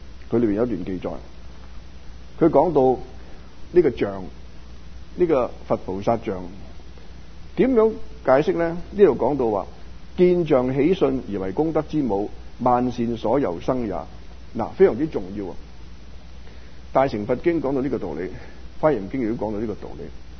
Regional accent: China; 即使我哋中国人，我哋啊翻到中国

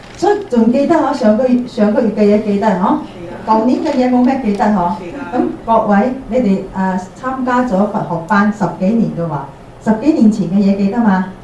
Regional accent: Guangdong, China; 我係廣東人。我阿爺喺廣東省嚟，係啊，我祖先係廣東嗰邊嚟嘅，但係我個佛學係講國語嘅，所以其實有好多佛學嘅名相，我係唔識廣東話嘅

